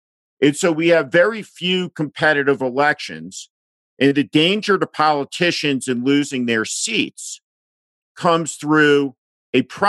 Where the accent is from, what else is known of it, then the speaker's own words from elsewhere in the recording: New Jersey, United States; I grew up in New Jersey. And there was a tremendous tradition of Republicanism, all of whom happened to be pretty liberal.